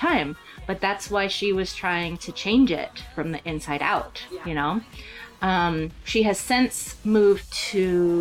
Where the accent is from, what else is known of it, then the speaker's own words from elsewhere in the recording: Downey, California, United States; So she was the pastor of the Moravian Church in my hometown in Downey at the time.